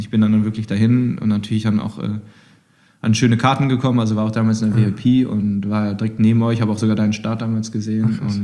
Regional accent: Düsseldorf, North Rhine-Westphalia, Germany; da als Düsseldorfer das Bergtrikot da zu holen

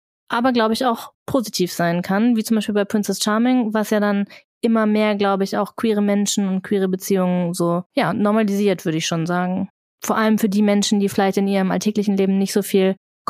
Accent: Duisburg, North Rhine-Westphalia, Germany; ich komme ursprünglich aus Duisburg und mir kommt das jetzt gar nicht so extrem vor, wie die Leute da sprechen.

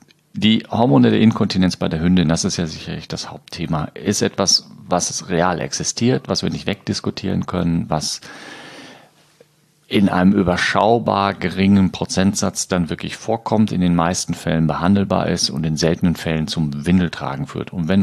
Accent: North Rhine-Westphalia, Germany; Ich bin in der Nähe von Münster groß geworden, aber leben möchte ich da jetzt, glaube ich, auch nicht.

